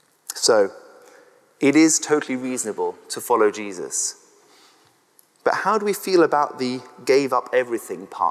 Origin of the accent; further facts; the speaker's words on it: Brentwood, East of England, United Kingdom; I actually stood as a local candidate in Brentwood, in my hometown, in 2015 for the Conservatives.